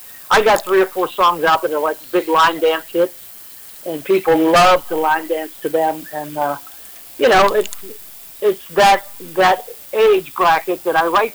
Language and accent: English; Steubenville, Ohio, United States; I was from Steubenville, Ohio area, and … was from there.